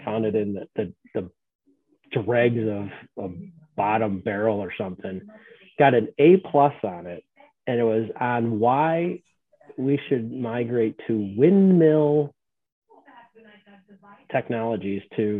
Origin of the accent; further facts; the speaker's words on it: United States; I'm an American.